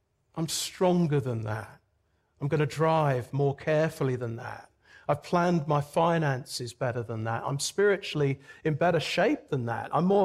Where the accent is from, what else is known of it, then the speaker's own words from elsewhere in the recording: United Kingdom; now in Florida, United States; because, you know, I'm a British guy.